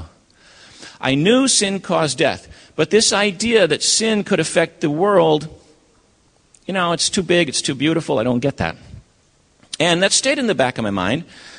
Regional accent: Loma Linda, California, United States; also born or lived in Maine; Grew up in Loma Linda, and that was a long time ago.

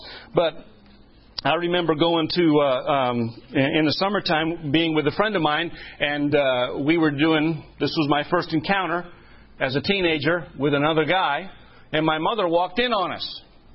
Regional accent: New England, United States; I was raised mostly in New England, a very liberal part of the country

